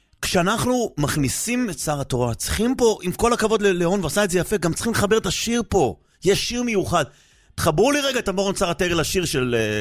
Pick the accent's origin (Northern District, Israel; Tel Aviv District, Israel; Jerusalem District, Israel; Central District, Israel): Jerusalem District, Israel; Jerusalem; אני ירושלמי